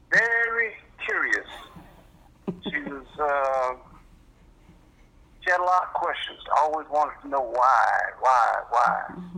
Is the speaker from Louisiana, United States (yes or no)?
yes; Westlake, Louisiana, United States; I grew up in Westlake, Louisiana. Westlake was a little sleepy town.